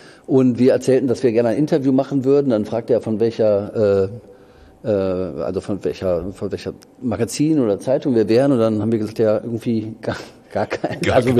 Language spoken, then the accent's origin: German; Mülheim an der Ruhr, North Rhine-Westphalia, Germany; Also ich bin ja ursprünglich aus dem Ruhrgebiet, Mühlheim an der Ruhr, und bin dann zum Studieren nach Bonn gegangen.